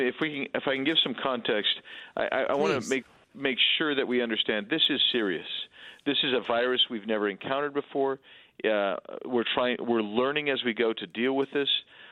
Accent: Arizona, United States; But in my home state of Arizona, for instance, we have nine total people, nine cases.

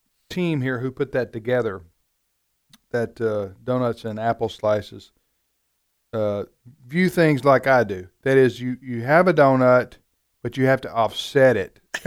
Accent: Houston, Missouri, United States; born there; born March 6, 1963 in Houston, Missouri, Texas County.

